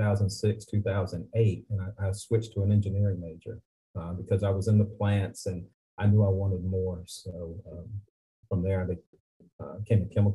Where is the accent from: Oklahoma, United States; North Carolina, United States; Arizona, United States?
North Carolina, United States; also born or lived in Philadelphia; So I was born in Philadelphia, raised in North Carolina, and went to college for a little while.